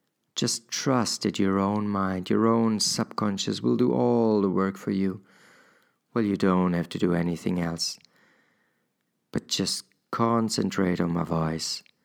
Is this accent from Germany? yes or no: yes; Germany; accent: German; English is a second language; please be patient with my German accent